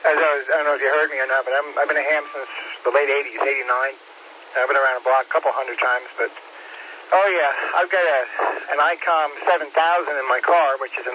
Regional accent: Long Island, New York, United States; moved away as an adult; I grew up on Long Island, and then I'm up here from Florida. I moved down to Florida 20 years ago, and now I'm up here, annoying the people up here.

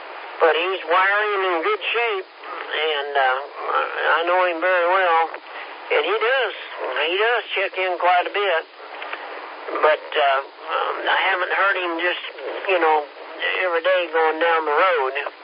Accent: Kansas, United States; you know, we're from Kansas originally. We're a little bit slow.

